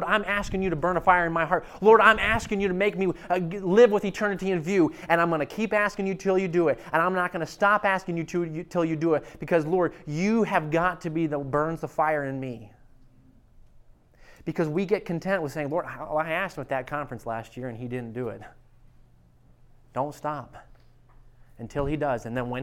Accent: Maine, United States; and he grew up in Cincinnati, and I grew up in Maine.

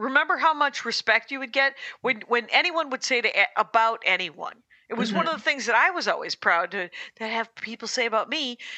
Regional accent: Wisconsin, United States; I'm from Wisconsin. That's a milk.

